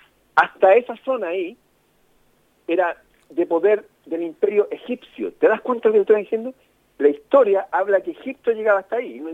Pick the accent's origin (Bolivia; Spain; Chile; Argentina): Chile; Eso lo voy a traer ahora a Chile para seguir hablando, porque el tema es lo que está pasando en mi país.